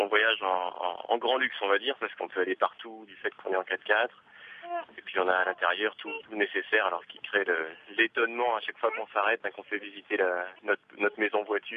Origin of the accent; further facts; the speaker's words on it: France; parce qu'on a la chance, tous, en tant que Français particulièrement, d'avoir un passeport